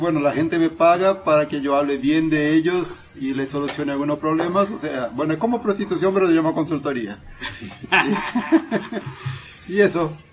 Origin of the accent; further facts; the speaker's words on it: Brazil; now in Paraguay; soy brasileño, vivo hace más de 20 años en Paraguay.